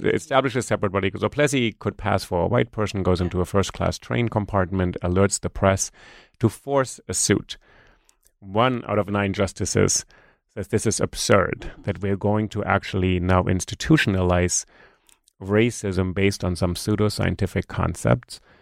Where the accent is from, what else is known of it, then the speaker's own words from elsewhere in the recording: New York, United States; if I say, you know, I'm a New Yorker, people look at me and say, well, yeah, but where are you really from? So it's kind of interesting because I have an accent.